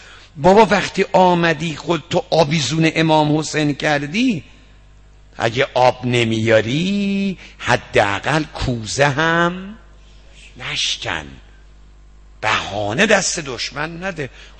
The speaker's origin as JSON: {"language": "Persian", "region": "Isfahan", "country": "Iran", "said": "ما اصفهانی هستیم دیگه،"}